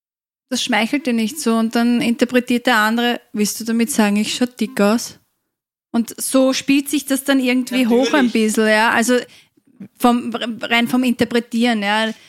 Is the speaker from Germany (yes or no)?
no; Austria; vielleicht bei uns in Österreich ist das jetzt nicht so extrem ausgeprägt